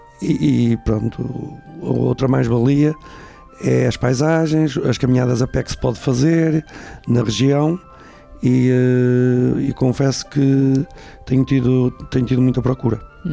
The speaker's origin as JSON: {"language": "Portuguese", "country": "Portugal", "tie": "born or raised there", "moved": "yes", "lives_now": "Vila do Conde, Portugal", "said": "eu sou natural, como já foi dito, de lá, da freguesia de Ceramil, mais precisamente do lugar de Rogel, onde nasci. Hoje toda a gente nasce na maternidade, eu não fui o caso, nasci lá. Pronto, depois saí de lá e estou a morar"}